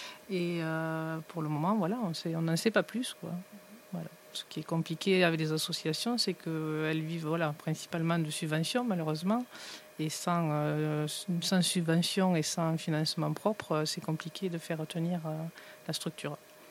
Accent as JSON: {"language": "French", "town": "Pamiers", "region": "Occitanie", "country": "France", "tie": "born there", "said": "Moi, je suis née à Pamiers, donc voilà, hein, je suis à Pamiers souche."}